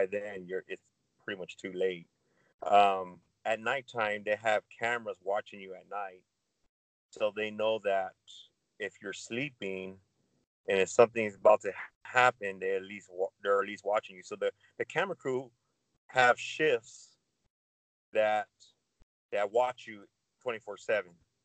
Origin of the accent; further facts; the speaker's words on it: Phoenix, Arizona, United States; because I grew up in South Phoenix. I had the rough life